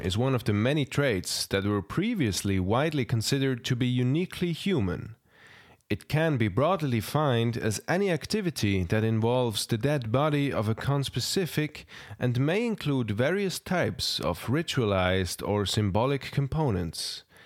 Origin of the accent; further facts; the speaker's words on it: Switzerland; I'm from Switzerland and I studied prehistoric archaeology.